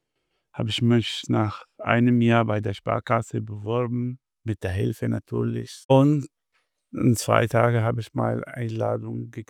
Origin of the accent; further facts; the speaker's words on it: Syria; German is a second language; now in Bad Kreuznach, Germany; ich komme aus Syrien. Seit 2015 bin ich hier in Deutschland, in Bad Kreuznach.